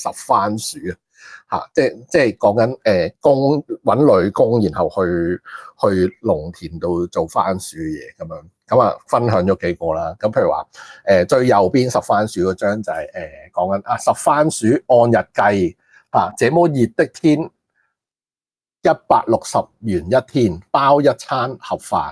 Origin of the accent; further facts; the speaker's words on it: Hong Kong; 即係因為我哋出世在香港就有免費教育有九年咁樣，